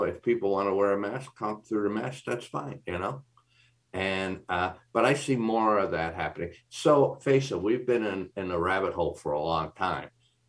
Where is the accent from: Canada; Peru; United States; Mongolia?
Canada; being Canadian, we touch a lot of different cultures, right? So I'm Canadian.